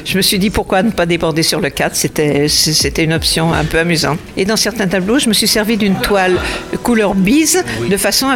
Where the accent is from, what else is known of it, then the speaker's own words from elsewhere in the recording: Auvergne-Rhône-Alpes, France; moved away as an adult; 73, on est parti de la région lyonnaise pour aller sur la Haute-Savoie. En 82, on a quitté la Haute-Savoie pour Narbonne. 94, on est parti sur Perpignan parce que j'y ai trouvé un emploi.